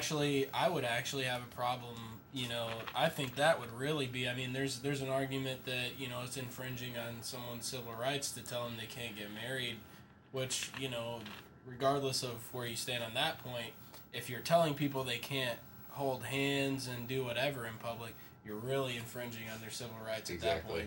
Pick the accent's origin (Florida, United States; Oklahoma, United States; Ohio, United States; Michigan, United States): Michigan, United States; I mean, we're all from Michigan